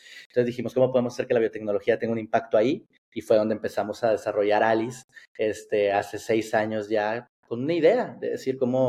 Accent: Monterrey, Nuevo León, Mexico; soy una persona de Monterrey, Nuevo León, soy un científico que estudié licenciado en biotecnología genómica de la Universidad Autónoma de Nuevo León

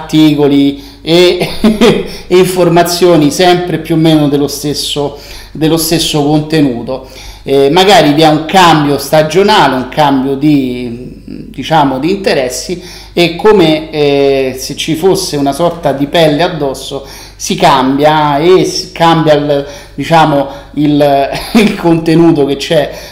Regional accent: Rome, Lazio, Italy; la mia città di nascita, quindi io sono romano, metto Roma.

